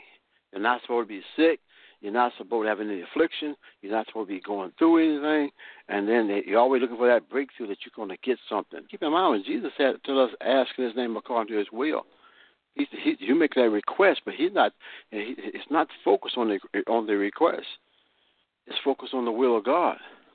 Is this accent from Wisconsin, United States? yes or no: no; Texas, United States; I'm going to tell you because I grew up down in East Texas, and I know in the farmland of East Texas down there